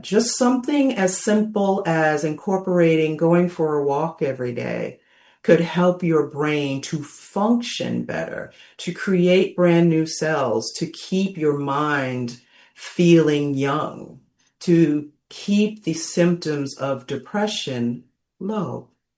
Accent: New York City, New York, United States; Now, I'm from New York City, so I love that my show is on talkradio.nyc. I grew up in Queens, and I wasn't really much of an outdoorsy kid.

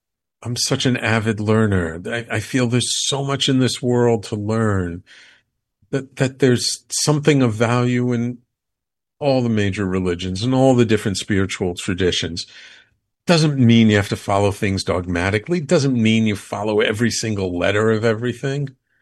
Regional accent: New York City, New York, United States; I mean, I'm native New York. I grew up in the Bronx. I've been living in Manhattan now for over 35 years. So I'm a real city boy at heart.

